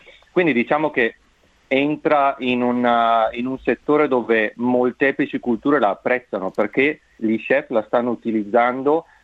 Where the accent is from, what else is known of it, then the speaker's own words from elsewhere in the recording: Verona, Veneto, Italy; sono nato e cresciuto a Verona, ma il mio cuore è per l'Italia.